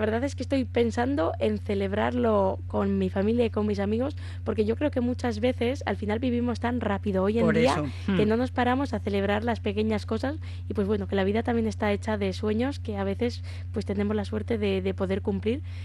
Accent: Bilbao, Basque Country, Spain; me considero muy bilbaína y también muy del Athletic

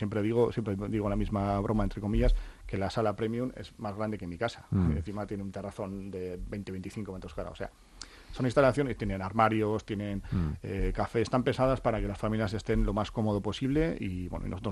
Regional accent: Bilbao, Basque Country, Spain; quien somos de Bilbao, ¿no?

